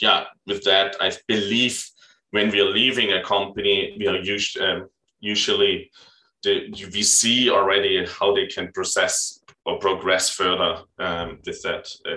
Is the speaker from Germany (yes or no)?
yes; Germany; English is a second language; I'm originally from Germany.